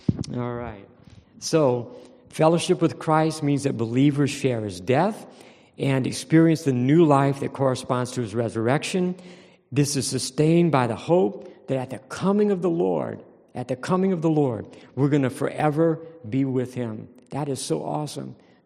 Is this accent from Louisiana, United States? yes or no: yes; Louisiana, United States; I love food. I'm from South Louisiana. I love food.